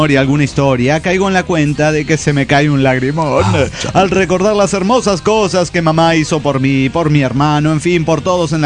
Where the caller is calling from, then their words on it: Cochabamba, Bolivia; de Cochabamba, Bolivia.